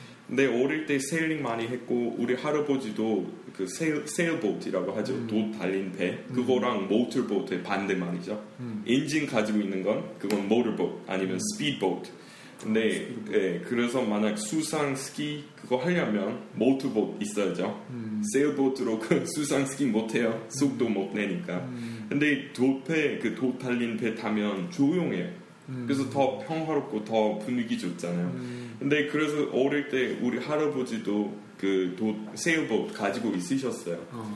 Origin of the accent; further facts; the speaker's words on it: Denver, Colorado, United States; Korean is a second language; also born or lived in Orange County, California; 근데 어릴 때 제가 바다 쪽에 살았었어요. 물론 제가 원래 고향은 덴버였는데 초등학교 4학년, 4학년, 5학년 제가 오렌지 카운티에 살았었어요.